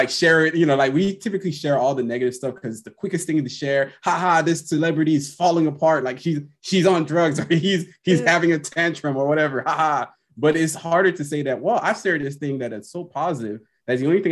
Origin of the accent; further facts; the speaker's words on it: Haiti; I grew up in Haiti, where places we didn't have running water. We had roving electricity.